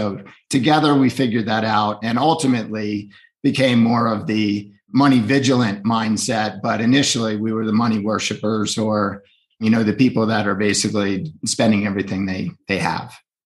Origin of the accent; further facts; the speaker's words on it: Northeast, United States; Yeah, so I grew up in the Northeast. I went to work on Wall Street after graduating from college